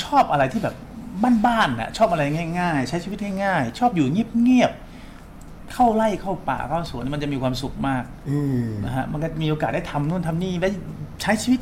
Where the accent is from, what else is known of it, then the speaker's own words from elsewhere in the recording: Nakhon Phanom, Thailand; เกิดมาก็เขาเรียกว่าโตที่นครพนมเลย อยู่ใช้ชีวิตแบบเหมือนเด็กบ้านนอกเด็กต่างจังหวัดอยู่กับแม่กับปู่ย่าตายาย